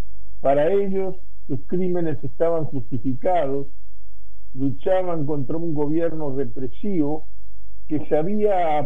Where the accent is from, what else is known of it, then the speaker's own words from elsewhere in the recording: Uruguay; La verdad es que como uruguayo me siento muy orgulloso.